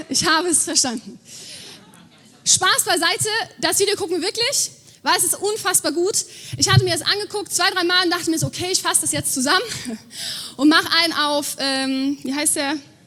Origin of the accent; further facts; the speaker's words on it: Germany; Ja, ich schreibe Vater auf, weil wir sind ja Deutsche, ne?